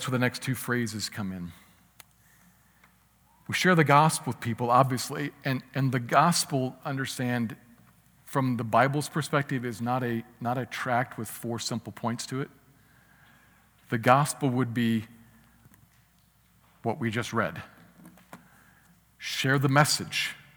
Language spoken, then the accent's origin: English; United States; I'm an American. Most of us are probably Americans